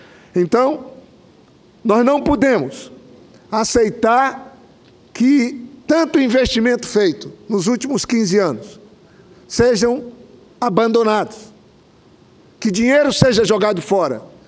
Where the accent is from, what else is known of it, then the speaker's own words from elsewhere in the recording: Acre, Brazil; porque sou acreano, porque sou usuário dessas estradas